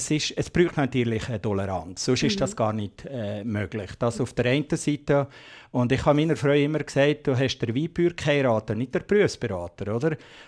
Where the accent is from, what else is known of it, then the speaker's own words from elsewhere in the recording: Valais, Switzerland; now in Zürich, Switzerland; Heimat, die ist nicht einfach für mich nur zu Wallis. Heimat, die musst du suchen, die musst du entdecken, die musst du wieder finden. Damals, als ich vor 40 Jahren vom Wallis weggegangen bin, habe ich meine Heimat fast wie verloren